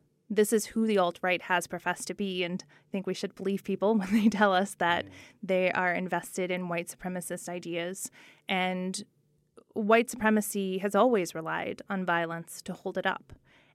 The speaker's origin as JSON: {"language": "English", "town": "Charlottesville", "region": "Virginia", "country": "United States", "tie": "born or raised there", "said": "Charlottesville changed that. It is my hometown, the place where the so-called rally took place."}